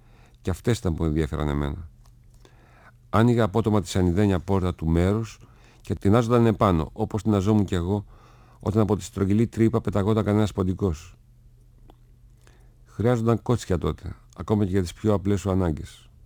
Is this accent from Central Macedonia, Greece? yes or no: yes; Thessaloniki, Central Macedonia, Greece; και συνεχίζω τα διηγήματα που έχω γράψει για τη Θεσσαλονίκη μου, την πόλη μου και πιο συγκεκριμένα ακόμα για τη γειτονιά μου, το Κούλε Καφέ.